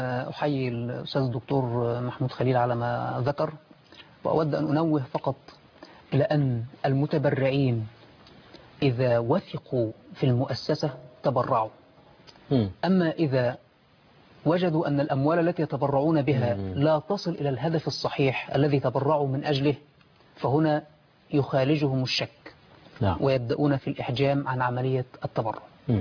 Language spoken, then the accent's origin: Arabic; Egypt; عندنا في مصر عدد من الجامعات ليس عندنا جامعة أو جامعتين أو ثلاثة عندنا عدد من الجامعات في مصر